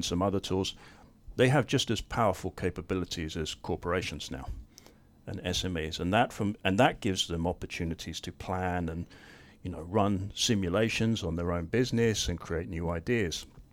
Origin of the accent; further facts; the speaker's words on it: Scotland, United Kingdom; also born or lived in Turku; now in Sotkaniemi, Finland; Well, I am British. Well, I'm half Scottish, 100% European. I have not lived in the UK for 24 years, so I'm very much a European guy.